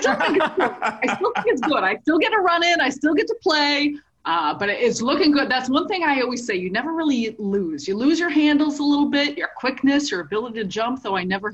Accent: Chicago, Illinois, United States; and this goes back to me being born and raised in Chicago

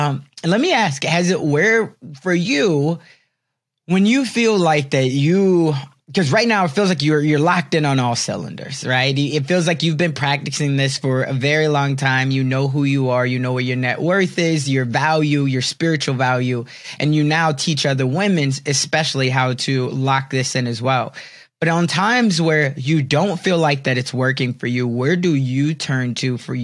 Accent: Chicago, Illinois, United States; So I'm from Chicago, so I'm a Bulls fan

